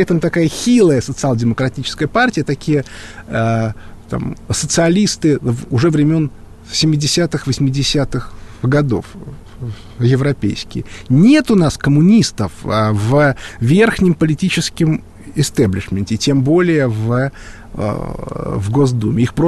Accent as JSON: {"language": "Russian", "region": "Moscow", "country": "Russia", "said": "а я из Москвы, из России."}